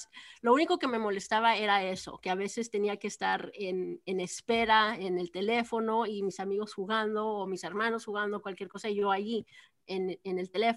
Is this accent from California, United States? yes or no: no; Texas, United States; Bueno, yo crecí en Texas